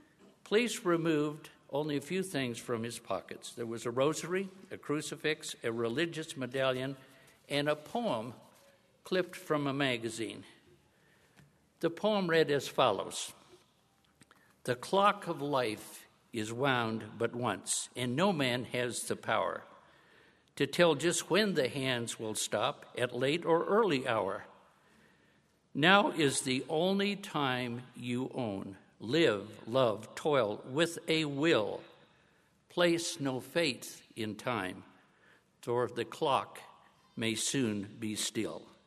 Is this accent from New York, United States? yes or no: no; Bethlehem, Pennsylvania, United States; You know, I'm from the East, so greetings from the East. We're in Bethlehem, the holy city. Well, actually, it's in Pennsylvania, and it's not quite that way.